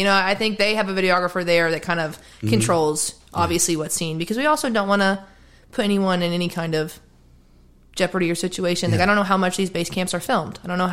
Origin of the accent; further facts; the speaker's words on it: Oklahoma, United States; I'm from Oklahoma, you know, and so grew up with a lot of our education being about the Oklahoma City bombing in 95. And I was born in 96